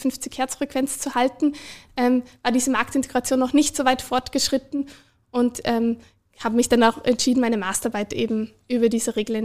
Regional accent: Vorarlberg, Austria; Genau, also ich komme ja auch ursprünglich aus Vorarlberg

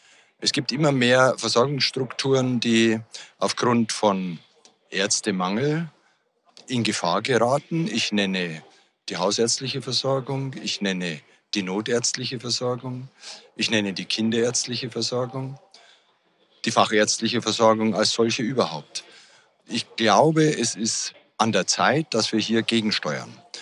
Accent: Bavaria, Germany; Ich komme ja aus Bayern

